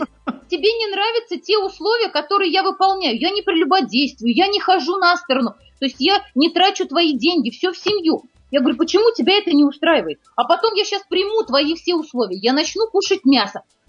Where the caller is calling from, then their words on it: Sweden; Я из Швеции